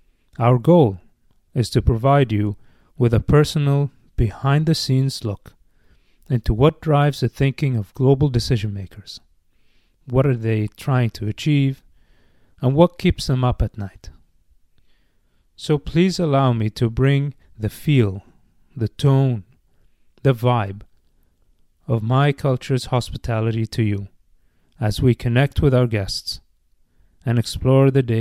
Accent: Bahrain; if only we can recreate that coffee house experience that was so prevalent while growing up in Bahrain.

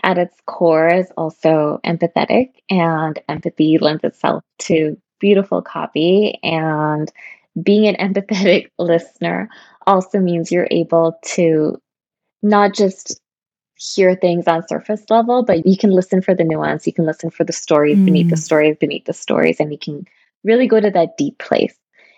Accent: Kenya; I grew up in Kenya, actually on a chicken farm with my family

